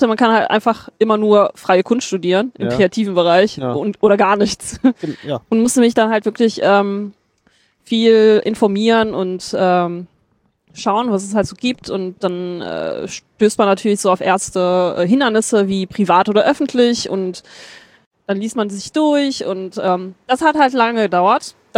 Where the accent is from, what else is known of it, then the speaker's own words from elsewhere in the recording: Moers, North Rhine-Westphalia, Germany; Ich komme eigentlich aus Moers. Bin aber in meiner Kindheit und meiner Jugend sehr viel in Homberg gewesen, da ich da auch zur Schule gegangen bin und halt wirklich sehr viele Freunde aus Homberg habe.